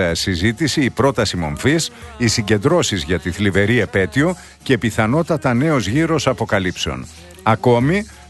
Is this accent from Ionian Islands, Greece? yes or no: no; Orestiada, Eastern Macedonia and Thrace, Greece; Να μεταφέρετε την καλημέρα μου στην πατρίδα μου. Γιατί βρίσκεστε στην πατρίδα μου σήμερα.